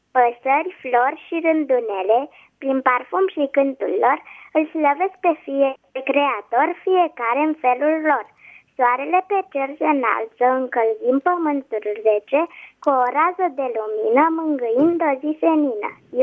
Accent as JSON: {"language": "Romanian", "town": "Roșiori de Vede", "region": "Teleorman", "country": "Romania", "said": "din Reșori de Vede."}